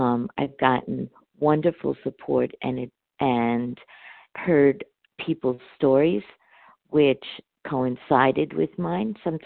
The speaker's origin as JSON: {"language": "English", "region": "New York", "country": "United States", "said": "I'm from New York."}